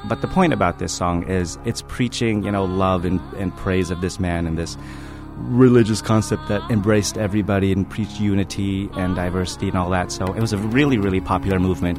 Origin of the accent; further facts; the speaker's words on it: India; born there; I was born in India, and growing up out here